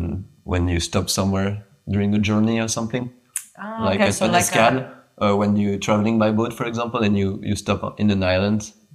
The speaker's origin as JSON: {"language": "English", "country": "Belgium", "tie": "born or raised there", "second_language": "English", "said": "I'm from Belgium. I'm 30 now"}